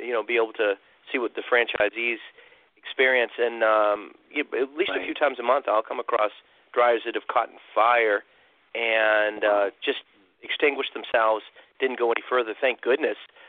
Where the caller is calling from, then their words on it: Charlotte, North Carolina, United States; Beautiful Charlotte, North Carolina.